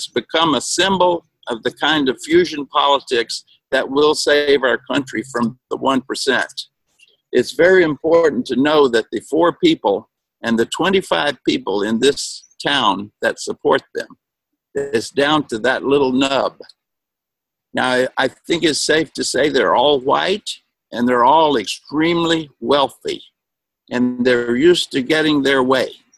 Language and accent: English; Alabama, United States; Growing up in Alabama, Daddy in the Ku Klux Klan, Granddaddy in the Ku Klux Klan, I was very lucky to go to our church school in Montgomery, Alabama